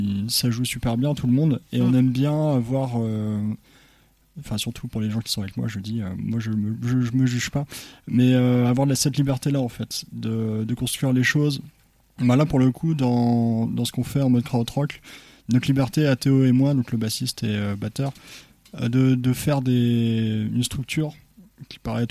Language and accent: French; Dinan, Brittany, France; on vient de Dinan. On a fait toute notre scolarité à Dinan depuis qu'on est gosse.